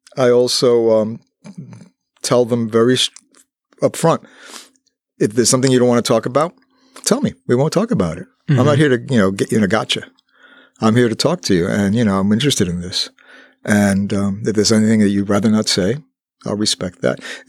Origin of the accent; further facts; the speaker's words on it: Bronx, New York, United States; I grew up in the South Bronx when there was a growing Puerto Rican community. There was a rich Puerto Rican culture.